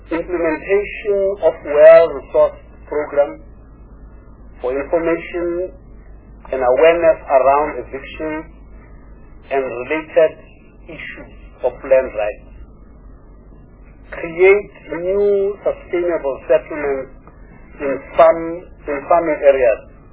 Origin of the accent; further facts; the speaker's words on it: Free State, South Africa; I come from the Free State, I know, can take you there.